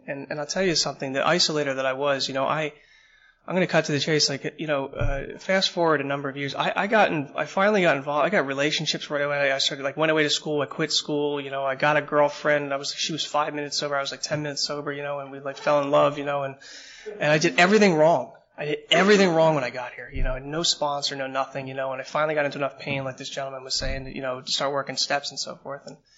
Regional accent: Trenton, New Jersey, United States; I grew up in a pretty bad neighborhood. I grew up in Trenton, New Jersey, and if anybody's familiar with Trenton, well, there's no reason to go there, really

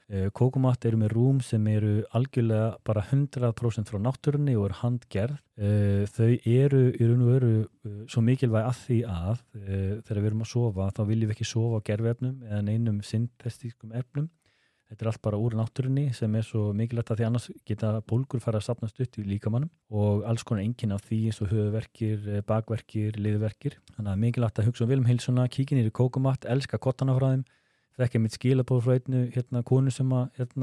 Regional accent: Hornafjörður, Eastern Region, Iceland; Ég ólst upp á Hornafirði

